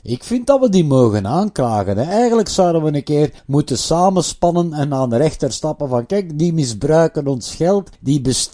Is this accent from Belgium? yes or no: yes; Flanders, Belgium; Ja, daar zijn wij Vlamingen goed in.